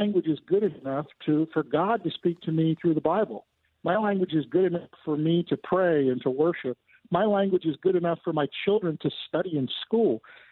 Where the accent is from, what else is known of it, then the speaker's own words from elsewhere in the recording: Lancaster, Pennsylvania, United States; I grew up in Lancaster, Pennsylvania, across from an Amish farm.